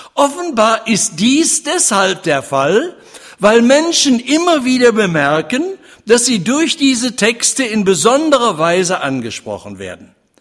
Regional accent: Kassel, Hesse, Germany; Ich komme aus Kassel, da haben sie gerade ein Riesenmuseum Grimms Welt aufgebaut. Bei uns haben die Brüder Grimm gelebt.

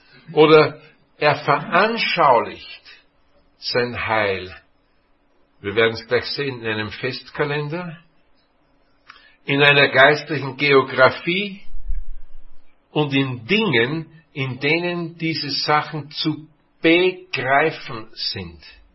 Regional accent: Austria; Herzlich willkommen auch die Zurgrasten, wie das bei uns in Österreich heißen würde, die Hereingeschneiten oder die Zurückgebliebenen grüßen

